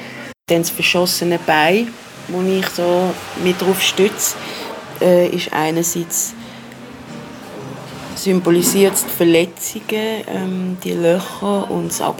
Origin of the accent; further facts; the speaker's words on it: Basel, Basel-Stadt, Switzerland; ich bin 30 geworden, jetzt vor kurzem. Ich bin in Basel aufgewachsen, geboren. Im Moment wohne ich in Basel in einer Genossenschaft mit vielen Leuten, mit 4 Häusern